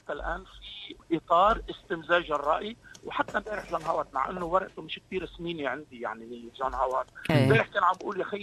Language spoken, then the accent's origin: Arabic; Syria; يعني أنا سوري أنا ما بحب أقول my partner